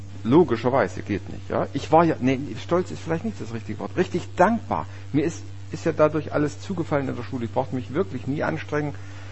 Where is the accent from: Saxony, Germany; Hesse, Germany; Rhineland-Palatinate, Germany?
Saxony, Germany; Das war bei uns im Erzgebirge immer zu Ostern. Und da wurde in unserer Gemeinde das eben, sag ich mal, übertragen. War ja nur eine kleine Gemeinde mit, sagen wir, 25 Leute.